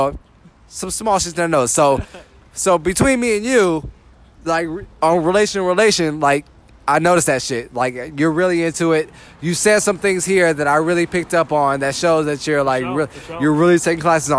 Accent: Los Angeles, California, United States; I'm not from San Francisco. I'm from the L.A. area

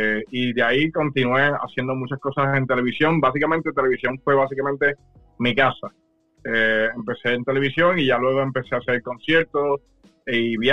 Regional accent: Juncos, Puerto Rico; Yo crecí y empecé en Valenciano, en Juncos, en una escuela pública llamada Pedro Rivera Molina.

